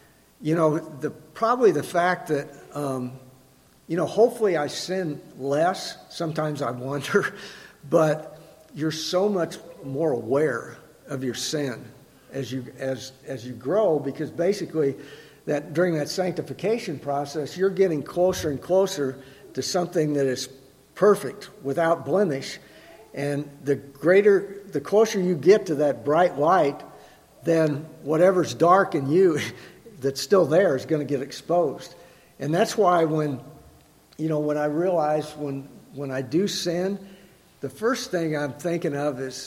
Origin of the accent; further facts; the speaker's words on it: Decatur, United States; And I never stepped foot on a church outside of my hometown in Decatur when I was away.